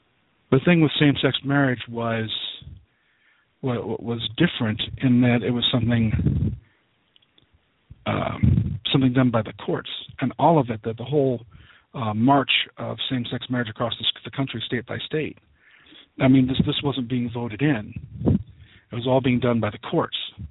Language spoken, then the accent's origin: English; Ohio, United States; It could happen here in my home state of Ohio.